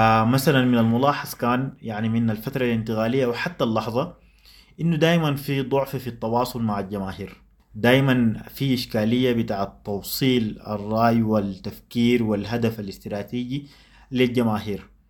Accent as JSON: {"language": "Arabic", "country": "Sudan", "accent": "Sudanese Arabic", "said": "وما في أجمل وأسهل وأمتع وحاجة بتخش العقل والقلب طوالي من لهجتنا السودانية"}